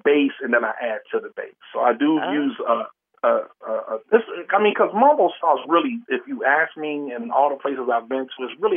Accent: Buffalo, New York, United States; I'm from Buffalo, and then being in Buffalo, we had a mild, medium, hot suicide.

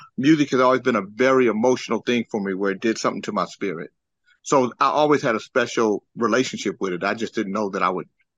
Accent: Sacramento, California, United States; We grew up in Sacramento together. By this time, I'm living in Vallejo.

